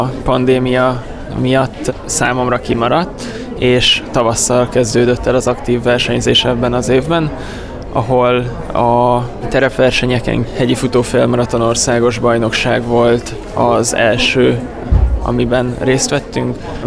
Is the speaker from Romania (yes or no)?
no; Hungary; ami magyarként mi nem rendelkezünk magaslatokkal